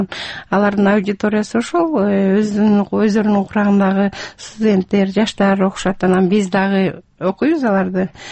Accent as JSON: {"language": "Kyrgyz", "region": "Naryn Region", "country": "Kyrgyzstan", "lives_now": "Osh, Kyrgyzstan", "said": "Мен эми Оштун келинимин, өзүм Нарындыкмын."}